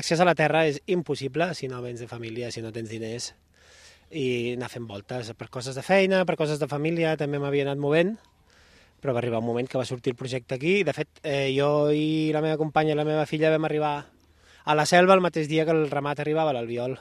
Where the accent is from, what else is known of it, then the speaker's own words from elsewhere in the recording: Ripollet, Catalonia, Spain; also born or lived in Barcelona; Jo sóc de prop de la capital, jo sóc nascut a Barcelona, criat a Ripollet, però després he voltat, a la que vaig sortir de casa ja no hi vaig tornar.